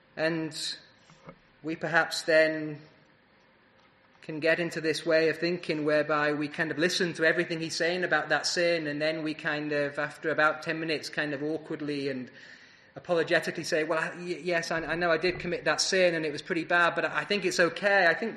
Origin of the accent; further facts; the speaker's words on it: United Kingdom; as British people especially